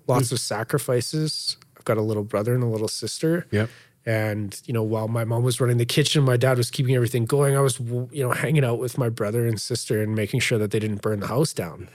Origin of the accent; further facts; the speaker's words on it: Medicine Hat, Alberta, Canada; also born or lived in Dunmore; We moved to Medicine Hat. So step one, moved to Medicine Hat. I grew up in town in Medicine Hat for a handful of years. And I think grade five, we moved out to an acreage just outside of Medicine Hat in a place called Dunmore.